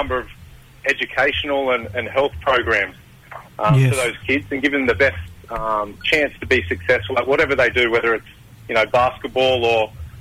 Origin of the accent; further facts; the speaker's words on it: Wollongong, New South Wales, Australia; Bindle Nation, my mob, far north Queensland. But yeah. I was born and raised down in Wollongong.